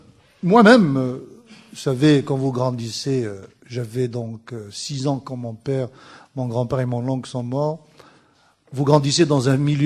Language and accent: French; Algeria; en tant qu'Algérien, évidemment